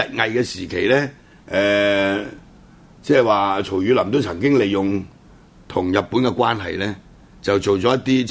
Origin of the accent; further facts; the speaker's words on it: Guangdong, China; 我哋广东人啦，